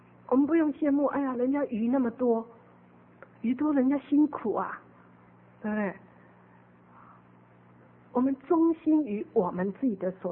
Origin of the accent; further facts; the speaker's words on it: Taiwan; now in Los Angeles, United States; 虽然我从台湾出来的时候几乎大多数人都不赞成，我的父母也不赞成，很多爱我的都不赞成那可是我很清楚是神的旨意，所以我就到了洛杉矶